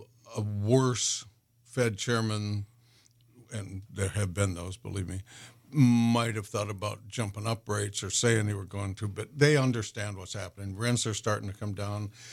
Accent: Wisconsin, United States; We've been visiting Florida from where we were all born and raised in Wisconsin.

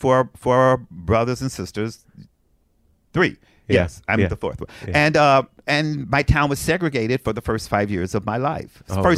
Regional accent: Frankfort, Kentucky, United States; I'm from Frankfort, Kentucky.

